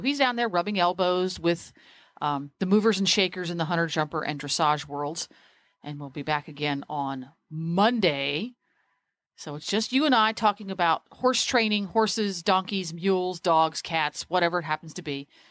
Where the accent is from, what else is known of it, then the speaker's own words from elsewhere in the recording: Ocala, Florida, United States; from Ocala, Florida